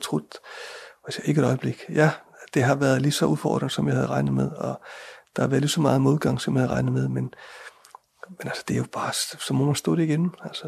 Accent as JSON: {"language": "Danish", "country": "Iceland", "said": "Altså, det er det samme som, jeg er jo islænding, så alle islændinge, de rider."}